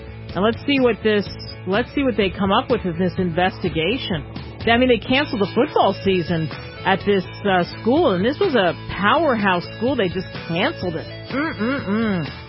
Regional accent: New Jersey, United States; Here's one from Kevin listening to us in the Garden State. Oh, my home state.

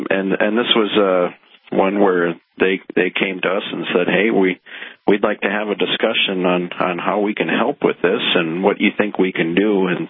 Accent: Fargo, North Dakota, United States; I think you said I'm from Mandan, but I'm from Fargo.

